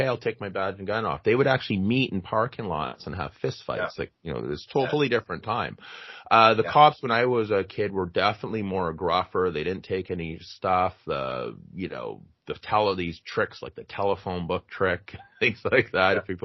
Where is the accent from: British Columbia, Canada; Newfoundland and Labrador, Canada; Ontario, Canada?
British Columbia, Canada; Vancouver; I grew up in Vancouver. There's always douchey teens.